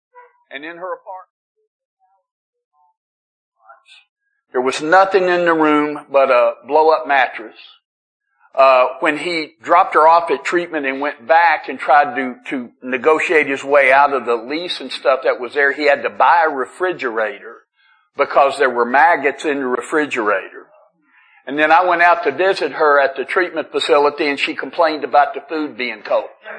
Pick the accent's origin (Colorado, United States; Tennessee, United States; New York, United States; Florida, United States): Tennessee, United States; Nashville; My sobriety date's June 30th, 1989, and I am from Nashville.